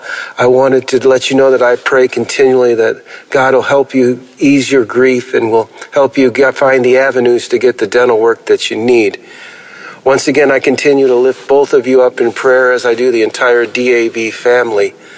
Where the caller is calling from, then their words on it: Michigan, United States; I'm calling from Michigan.